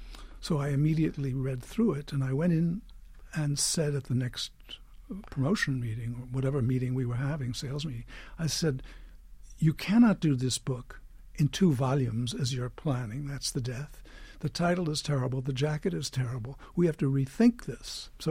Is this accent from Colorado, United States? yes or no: no; New York City, New York, United States; born there; although I'm a New Yorker by birth